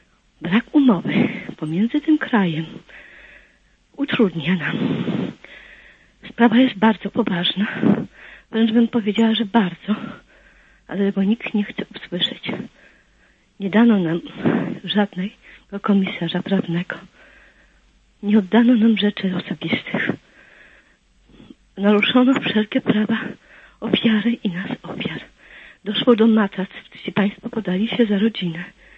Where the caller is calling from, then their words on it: West Pomeranian Voivodeship, Poland; Ja z Zachodniopomorskiego.